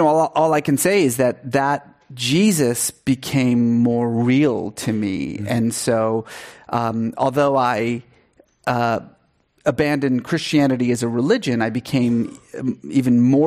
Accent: Iran; I grew up in Iran was sort of culturally Muslim

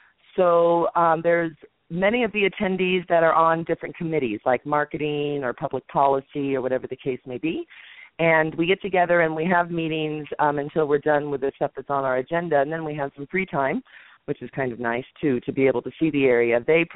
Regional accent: Aurora, Colorado, United States; from Aurora, Colorado.

